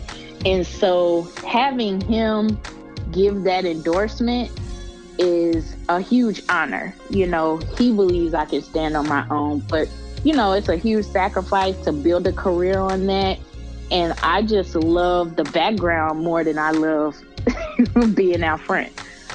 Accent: Tulsa, Oklahoma, United States; moved away; as I was growing up in Tulsa, Oklahoma, when I came to Dallas, there were some people that were already, you know, on the music scene

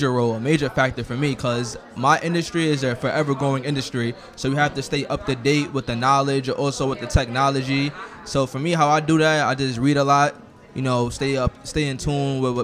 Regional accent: Bronx, New York, United States; I'm from the Bronx, New York.

